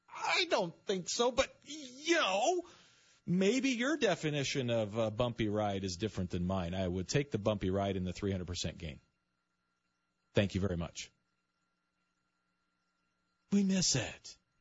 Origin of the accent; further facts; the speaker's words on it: United States; born there; I was born in America. Greatest time in human history.